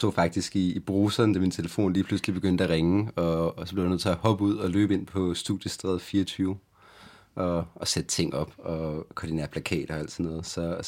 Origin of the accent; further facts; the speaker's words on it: Copenhagen, Capital Region of Denmark, Denmark; Jeg er vokset op på Christianshavn. Jeg har gået på Christianshavns skole.